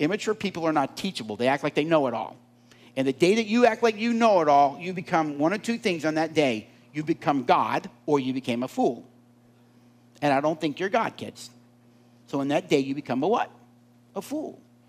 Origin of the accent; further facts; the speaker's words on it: the South, United States; Now, I'm from the South, so I'm using a Robert E. Lee story